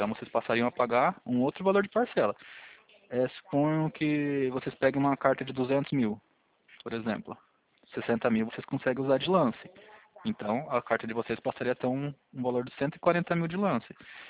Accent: São Paulo, Brazil; eu sou do interior de São Paulo, também sou de São Paulo, mas sou do interior.

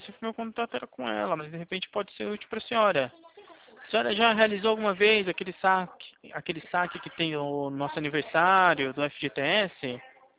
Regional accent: Atibaia, São Paulo, Brazil; Sou de Atibaia, no interior de São Paulo.

